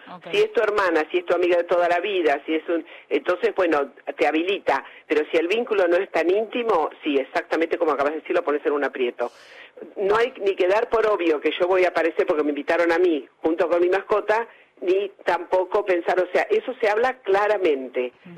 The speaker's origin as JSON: {"language": "Spanish", "country": "Germany", "second_language": "Spanish", "said": "Soy alemana, pronuncio todas las letras"}